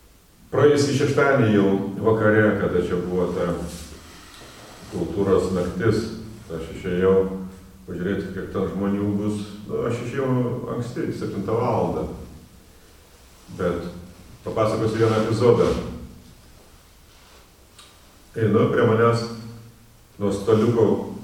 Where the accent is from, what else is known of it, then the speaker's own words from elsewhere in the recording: Dagestan, Russia; Lithuanian is a second language; now in Lithuania; Aš iš Dagestano, Lietuvoje, jau nuo 84 metų, čia žmona yra, dukra jau saugusi, bet jie mane išvarė, dabar aš gyvenu nakvynės namuose